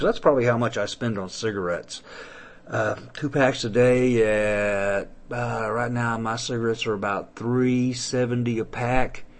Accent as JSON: {"language": "English", "town": "Fayetteville", "country": "United States", "tie": "born or raised there", "said": "Here in my hometown of Fayetteville, you cannot smoke indoors anywhere except your own home or in your car."}